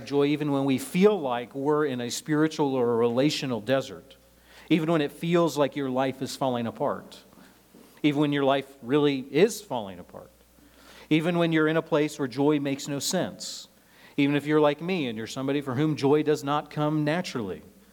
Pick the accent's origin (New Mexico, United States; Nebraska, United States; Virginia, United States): Nebraska, United States; You know, growing up in Nebraska, like here, other people would call it a boring flyover state.